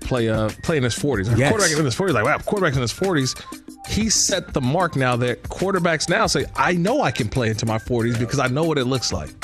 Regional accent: California, United States; My second all-time Nolan Ryan memory is that growing up in the Bay Area

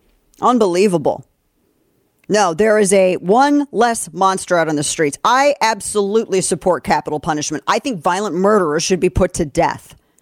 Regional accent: St. Louis, Missouri, United States; I'm from St. Louis. I'm very familiar with this case.

